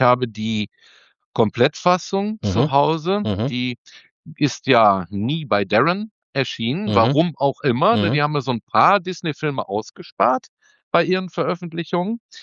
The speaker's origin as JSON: {"language": "German", "town": "Moers", "region": "North Rhine-Westphalia", "country": "Germany", "tie": "born or raised there", "said": "Ich bin ja ursprünglich aus der Stadt Moers, da bin ich aufgewachsen."}